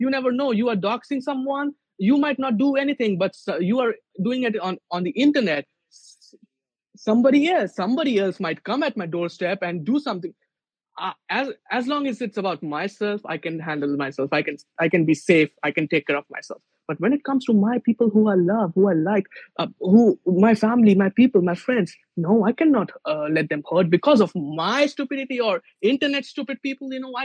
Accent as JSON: {"language": "English", "country": "India", "said": "these people don't know I come from India."}